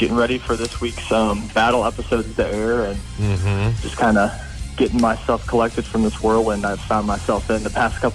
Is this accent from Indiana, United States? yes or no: yes; New Paris, Indiana, United States; moved away as an adult; now in Nashville, United States; Yeah, so I grew up in New Paris, Indiana, which is just, you know, about 45 minutes or so outside of South Bend.